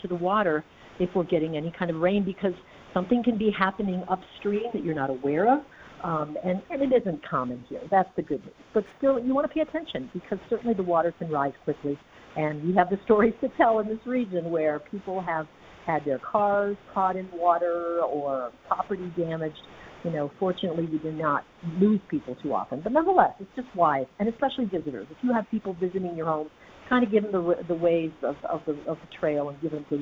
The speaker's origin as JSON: {"language": "English", "region": "Wisconsin", "country": "United States", "tie": "born or raised there", "said": "I grew up in Wisconsin where it's the state bird."}